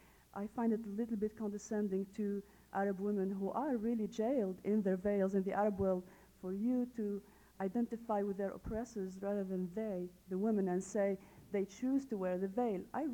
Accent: Tunisia; English is a second language; now in Seattle, United States; and went to school in North Africa. I'm Tunisian.

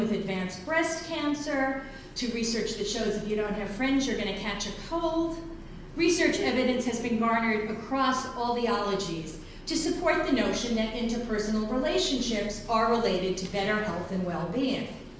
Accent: New York, United States; Now, I'm from New York originally. I talk very fast, I talk very loudly

